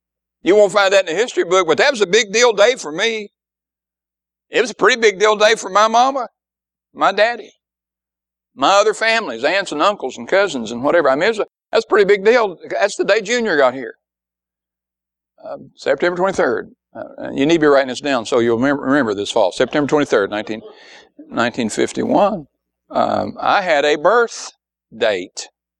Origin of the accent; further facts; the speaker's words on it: United States; born there; And I was born in America.